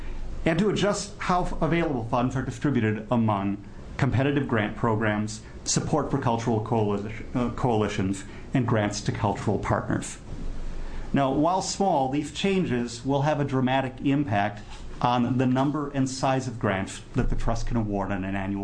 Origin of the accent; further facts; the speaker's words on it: Minnesota, United States; accent: Minnesota; now in Oregon, United States; Now, truth be told, I'm not a native Oregonian. You can probably hear my Minnesota accent.